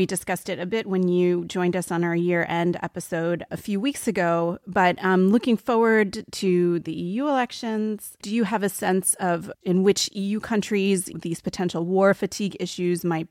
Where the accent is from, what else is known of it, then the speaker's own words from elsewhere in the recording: United States; the situation in my home country, the U.S., the potential return of Donald Trump.